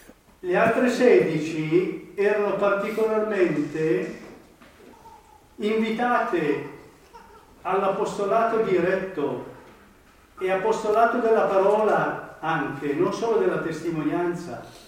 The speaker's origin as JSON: {"language": "Italian", "town": "Boves", "region": "Piedmont", "country": "Italy", "said": "tra l'altro io sono di Boves, ma ho visto che di miei concittadini ce n'erano almeno 3 o 4"}